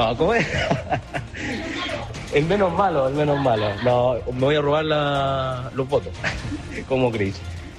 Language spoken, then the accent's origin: Spanish; Chile; todos somos hermanos, todos somos chilenos